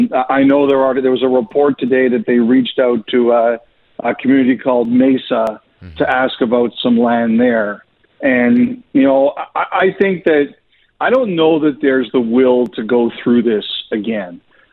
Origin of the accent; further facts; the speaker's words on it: Canada; as much as I love Quebec, the idea of Quebec City as a Canadian